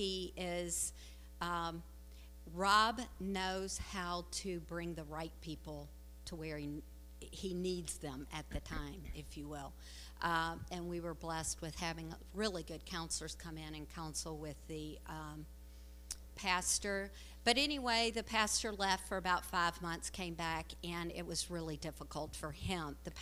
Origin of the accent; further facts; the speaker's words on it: Southern United States, United States; I am from the South. You will hear it in my voice. I do say y'all.